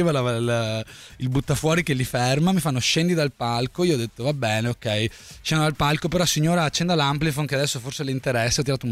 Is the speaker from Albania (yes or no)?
yes; Albania; now in Rome, Italy; ho cominciato a dire che sono albanese